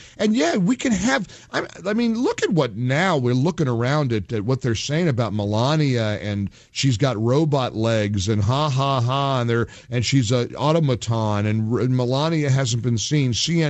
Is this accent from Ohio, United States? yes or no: yes; Ohio, United States; I'm an Irish guy from Ohio.